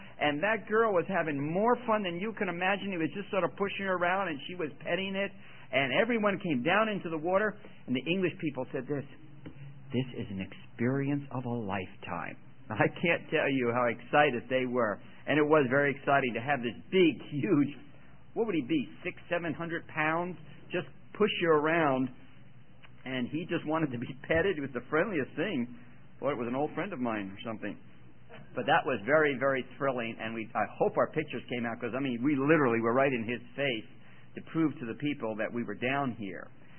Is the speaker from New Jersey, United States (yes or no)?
yes; New Jersey, United States; because I was raised in New Jersey, and all our vacations were at the ocean. So for the last 30 years, I've lived inland